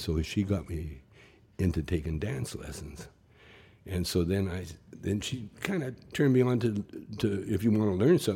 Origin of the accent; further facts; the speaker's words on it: Calgary, Alberta, Canada; Yeah, I used to dance when I was a kid, you know, growing up in Calgary.